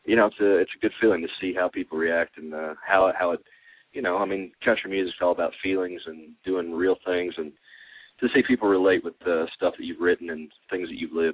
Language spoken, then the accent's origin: English; Petersburg, Indiana, United States; We write it about the hometown, and so we brought everybody back to Petersburg, Indiana, and, we just did the things that we did growing up